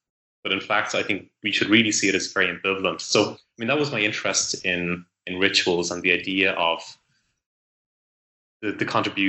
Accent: Ireland; I'm from Ireland

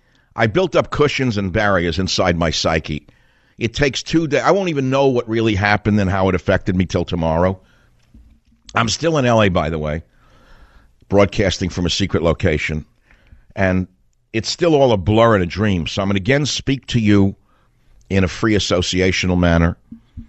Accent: New York, United States; I come from New York. I know what loser communists look like, sound like, walk like, talk like.

